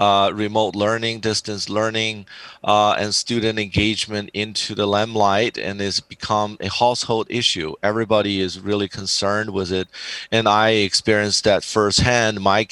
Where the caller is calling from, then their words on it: San Diego, California, United States; It's from San Diego, California.